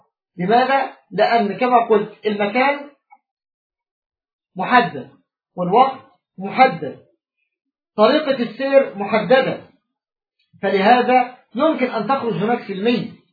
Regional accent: Egypt; أو لو إن الدولة عندنا في مصر حسبت حسابات هذه المظاهرة صح

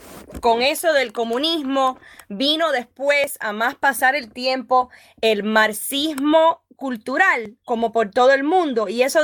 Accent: Florida, United States; moved away as an adult; Ya de vieja salí de Florida. En el 2000.

